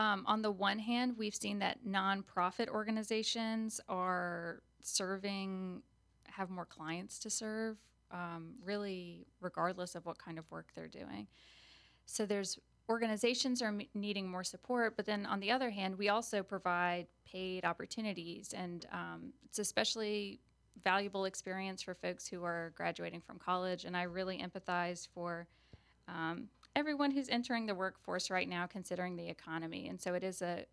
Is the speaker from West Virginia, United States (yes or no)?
no; Baton Rouge, Louisiana, United States; So I just learned so much about my hometown that I hadn't known about, got connected with a lot of organizations that I'm still working closely with, including Together Baton Rouge and Dialogue on Race.